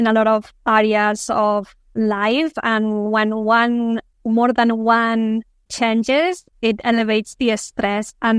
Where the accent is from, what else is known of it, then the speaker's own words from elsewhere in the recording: Spain; English is a second language; also born or lived in United States; I'm currently in Barcelona. I recently came here, but I was in the US for the past almost 13 years, but I'm originally from Spain.